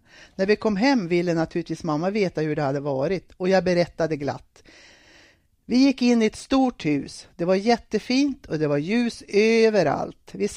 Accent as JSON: {"language": "Swedish", "town": "Domsjö", "region": "Västernorrland County", "country": "Sweden", "tie": "born or raised there", "said": "Jag är uppvuxen i Domsjö"}